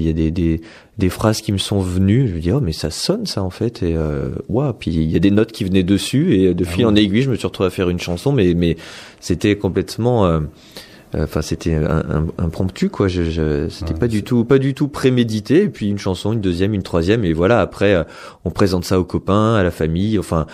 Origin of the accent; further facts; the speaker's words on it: Lyon, Auvergne-Rhône-Alpes, France; Moi, je viens de Lyon.